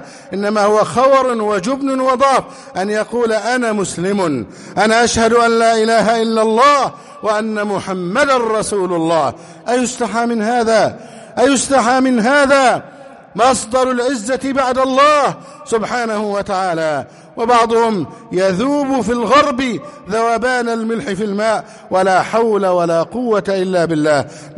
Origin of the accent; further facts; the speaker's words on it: Egypt; اللهم احفظ بلدنا مصر أمنا أمانا